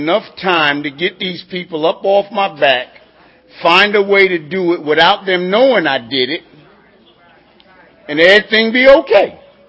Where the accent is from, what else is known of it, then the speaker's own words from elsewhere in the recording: New York, United States; I was born and reared in New York